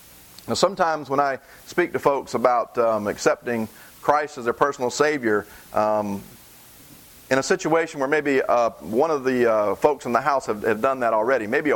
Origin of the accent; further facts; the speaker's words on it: the South, United States; I'm from the South, and I say things like raw instead of royal, right, Cherie?